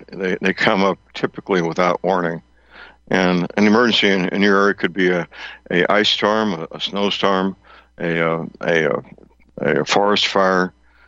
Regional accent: St. Louis, Missouri, United States; I was watching a TV news station from my hometown, St. Louis, two nights ago

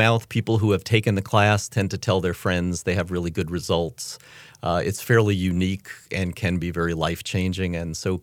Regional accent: New York, United States; also born or lived in Vermont / Massachusetts; now in Chapel Hill, United States; I'm originally from New York. I went to school up in Vermont and then lived in Massachusetts for, I lose track of time, maybe 10 or 15 years. And I moved down to Chapel Hill in 1993.

